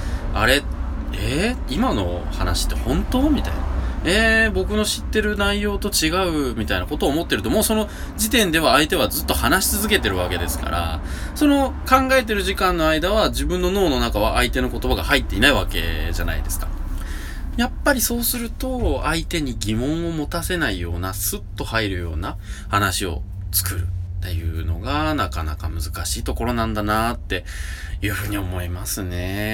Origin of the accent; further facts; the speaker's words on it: Nagoya, Aichi, Japan; 名古屋人としては普通っていう風にバッサリ切られまして